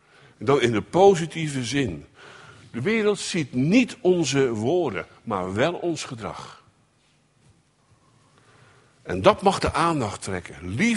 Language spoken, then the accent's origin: Dutch; Katwijk, South Holland, Netherlands; Ik kom uit Katwijk.